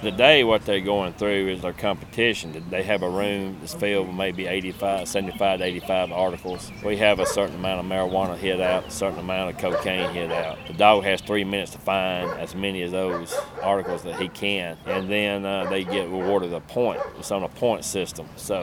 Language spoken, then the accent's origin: English; Vicksburg, Mississippi, United States; from Vicksburg, Mississippi, and I am a national judge.